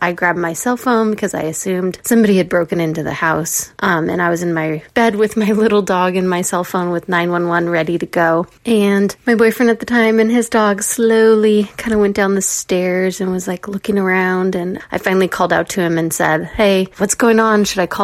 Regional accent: Oregon City, Oregon, United States; I am from Oregon City, Oregon.

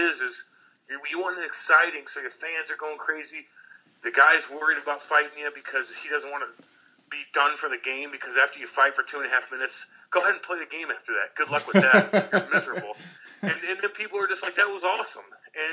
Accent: Eureka, United States; And you know, because I was from Eureka, you know, I was playing AAA hockey, and we're playing in the Michigan National Hockey League

